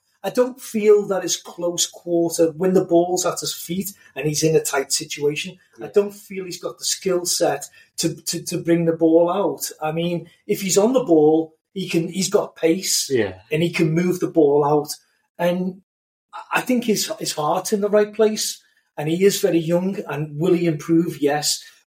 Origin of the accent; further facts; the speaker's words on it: England, United Kingdom; For me, as an English player, if you look at all of the English players of his generation